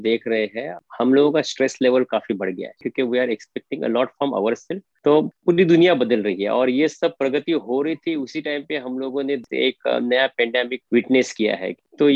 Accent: India; जब मैं छोटा था इंडिया में 20-25-30 साल पहले

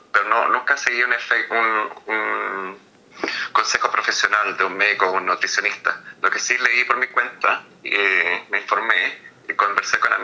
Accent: Chile; yo siempre jugué fútbol como buen chileno, estando acá

